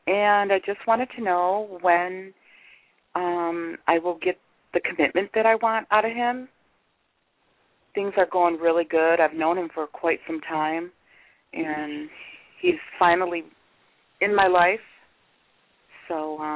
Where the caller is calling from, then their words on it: New York, United States; I'm calling from New York.